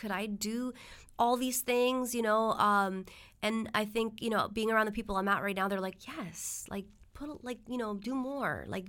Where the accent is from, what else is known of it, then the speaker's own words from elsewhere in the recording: New York City, New York, United States; I wanted to recreate that like energy of like how I grew up in New York City.